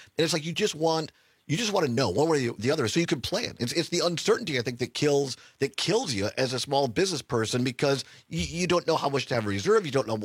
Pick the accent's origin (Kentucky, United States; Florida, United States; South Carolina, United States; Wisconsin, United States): Wisconsin, United States; Center; I grew up originally in Center, Wisconsin, a town of 5,000 people.